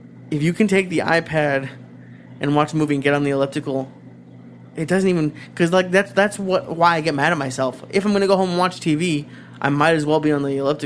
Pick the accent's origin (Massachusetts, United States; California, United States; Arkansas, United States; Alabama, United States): Massachusetts, United States; Boston; There's nothing, and I'm sure it's the same out here, but at least I grew up in Boston.